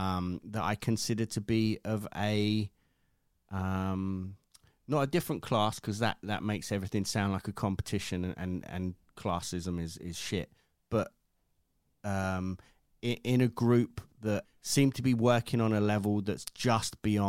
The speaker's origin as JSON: {"language": "English", "country": "United Kingdom", "said": "maybe it's me being British"}